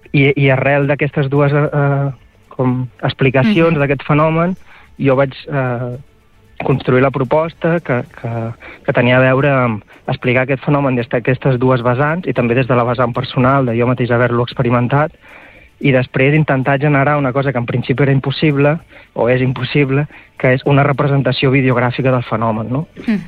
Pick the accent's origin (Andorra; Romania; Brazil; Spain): Spain; Valls, Catalonia; a una muntanyeta a prop de Valls, que és el meu poble